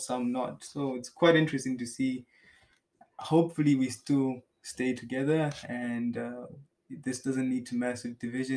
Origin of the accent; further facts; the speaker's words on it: Malawi; I mean, I come from Malawi where...